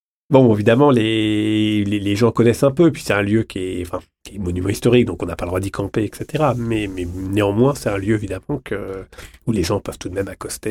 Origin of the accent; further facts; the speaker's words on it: Normandy, France; born there; Bon, c'est ma région natale.